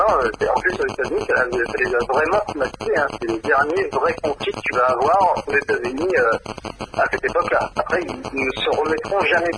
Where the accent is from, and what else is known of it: France